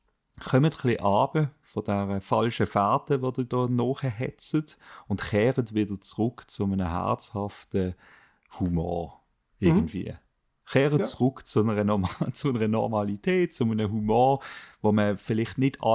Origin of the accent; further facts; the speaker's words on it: Switzerland; Aber bei uns in der Schweiz haben wir wirklich die Probleme?